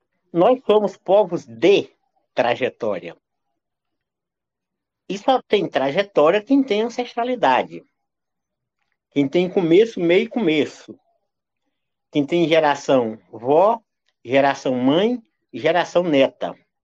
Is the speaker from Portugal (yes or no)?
no; Piauí, Brazil; eu nasci no Vale do Rio Berlenga, num local onde a Caatinga, os Cerrados, a Mata Atlântica, a pré-Amazônia, os cocais se encontram. Ou seja, eu nasci em uma encruzilhada de biomas. Nasci e fui criado nesse ambiente